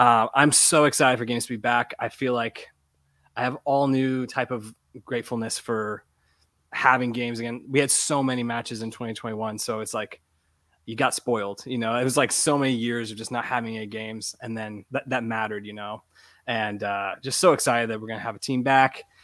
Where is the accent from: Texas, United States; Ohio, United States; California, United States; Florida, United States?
Florida, United States; I was born and raised in Florida. So my, my capability with cold is not up to par with some of those Northerners